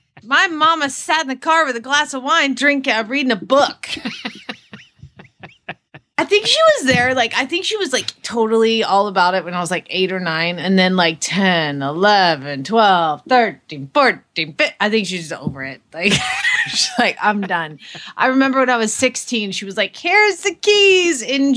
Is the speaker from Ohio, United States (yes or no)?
no; Phoenix, Arizona, United States; from Phoenix, Arizona